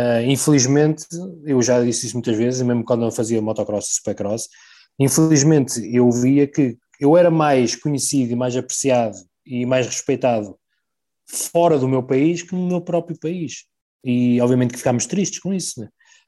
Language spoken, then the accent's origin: Portuguese; Barcelos, Braga, Portugal; eu sou barcelense, vou sempre ser barcelense e vou tentar levar a minha bandeira o mais alto que puder, sempre